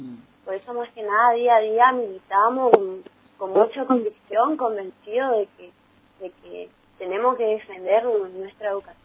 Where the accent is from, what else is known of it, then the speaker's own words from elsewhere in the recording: Garupá, Misiones, Argentina; Yo soy de Arupá, de Santa Inés, y por ahí muchas veces la información no llega, es más porque no hay señal y cosas así